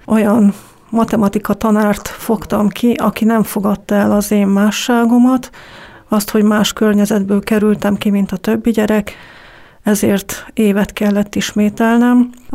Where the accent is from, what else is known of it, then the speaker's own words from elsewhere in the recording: Salgótarján, Nógrád, Hungary; born there; Zsangotarjánban születtem.